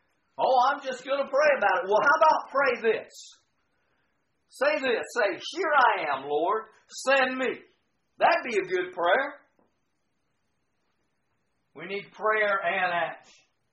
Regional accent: United States; I say today, I am a Christian and I am an American.

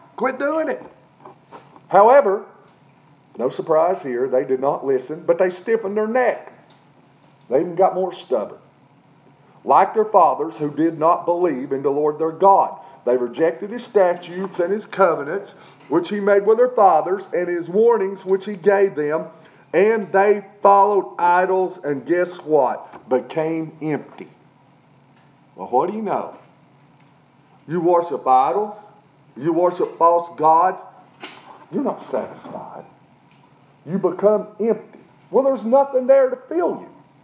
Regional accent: Tennessee, United States; When I grew up in East Tennessee, I was still in my 20s, and there was a sect of Buddhists, the Buddhist colony, who wanted to buy a big plot of land on the side of English Mountain, which overlooked Newport.

